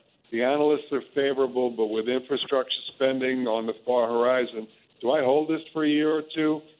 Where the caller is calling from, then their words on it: Homedale, New Jersey, United States; Big booyah, Jim, from neighboring Homedale, New Jersey.